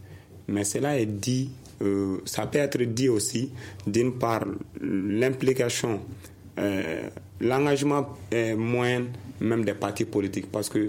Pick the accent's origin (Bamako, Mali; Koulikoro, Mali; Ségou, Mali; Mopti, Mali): Koulikoro, Mali; Kati; Parce que même à Kati, moi je suis de Kati